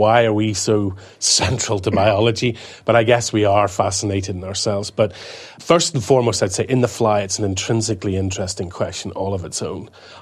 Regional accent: Ireland; As an Irishman, I would say 20 minutes is pretty good.

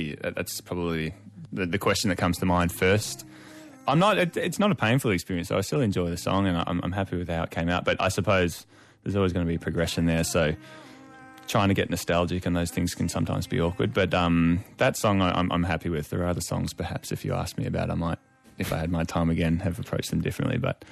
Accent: Australia; I mean, I am Australian. It makes sense.

